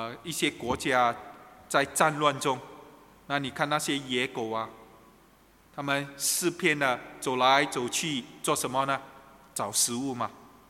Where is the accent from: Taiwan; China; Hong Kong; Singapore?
Singapore; 所以呢，我们新加坡人会跑到这个靠近了柔佛州是什么？去一天游